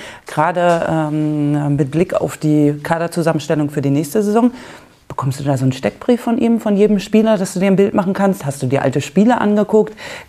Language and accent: German; Mecklenburg-Vorpommern, Germany; Das sind wir Mecklenburger, glaube ich.